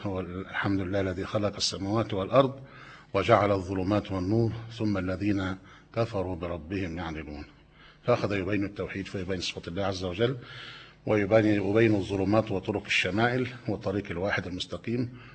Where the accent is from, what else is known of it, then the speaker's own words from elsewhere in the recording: Talbiya, Giza Governorate, Egypt; born there; العبد الفقير هو … من مواليد الطالبية. الأم أصلا من محافظة القليوبية، والوالد رحمه الله من سكان مدينة الدقي